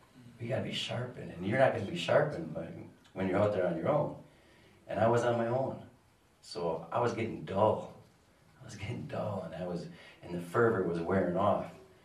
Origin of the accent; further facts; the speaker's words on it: Dallas, Texas, United States; We lived in West Dallas. I grew up in West Dallas, both my wife and I.